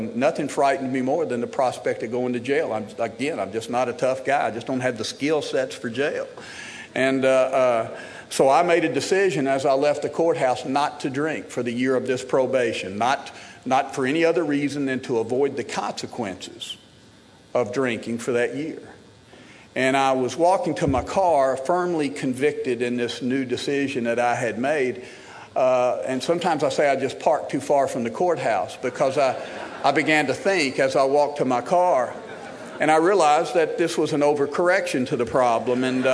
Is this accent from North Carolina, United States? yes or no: no; Smyrna, Tennessee, United States; And I grew up in Smyrna, Tennessee, which is a small town about 30 miles out of Nashville.